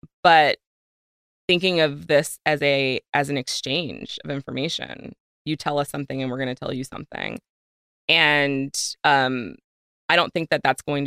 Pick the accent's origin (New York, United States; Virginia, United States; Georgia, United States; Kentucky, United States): Virginia, United States; I'm 40 years old, so this was a long time ago, granted, but, you know, I grew up in Virginia and I know personally what it feels like to be in a classroom being taught history that whitewashes slavery.